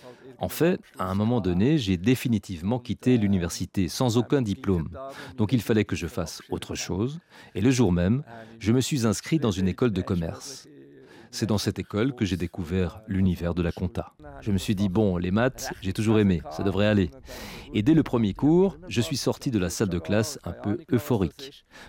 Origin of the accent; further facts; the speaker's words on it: Lucerne, Switzerland; J'ai grandi à Lucerne et je suis allé à l'école à Beromünster durant les 2 dernières années avant la Matu.